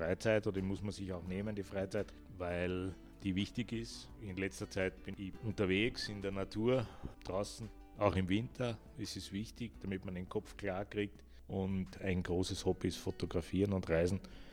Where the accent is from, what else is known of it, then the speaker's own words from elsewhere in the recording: Salzburg, Austria; aber ich komme aus Salzburg und wir haben in Salzburg, in der Stadt Salzburg, eine Wohnung gehabt.